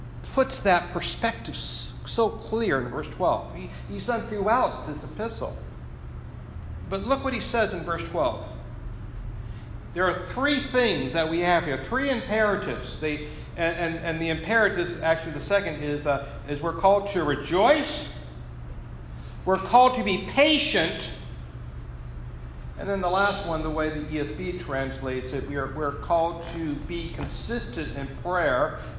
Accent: California, United States; My experience as I grew up in Southern California, and again, I came to the faith in my 20s

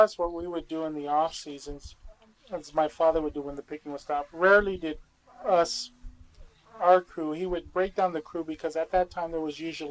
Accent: Redlands, California, United States; And we were raised on Harold and 6th Street, Northside, up here in Redlands.

